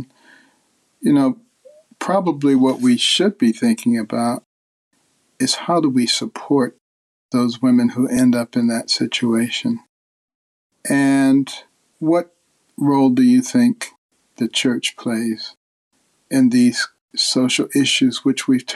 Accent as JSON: {"language": "English", "town": "Detroit", "region": "Michigan", "country": "United States", "tie": "born or raised there", "also_born_or_lived": "Boston", "said": "growing up in Detroit and in Boston and in some pretty rough environments, I never had any problems with police."}